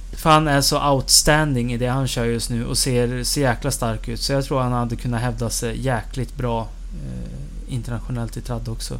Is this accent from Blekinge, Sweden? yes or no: no; Mora, Dalarna County, Sweden; Ja, men jag är från Mora